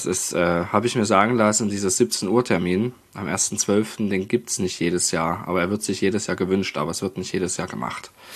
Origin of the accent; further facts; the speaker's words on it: Roßwein, Saxony, Germany; da haben wir nämlich auch unser erstes Weihnachtskonzert in meiner Heimatstadt Roßwein.